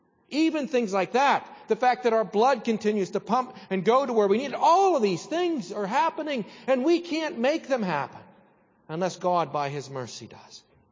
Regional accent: Pittsburgh, Pennsylvania, United States; oh, to my dad's everlasting chagrin, growing up in Pittsburgh, and you like the Oakland Raiders.

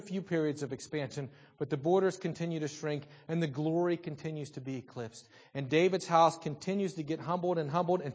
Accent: Salzburg, Austria; When I was a kid, growing up in Salzburg

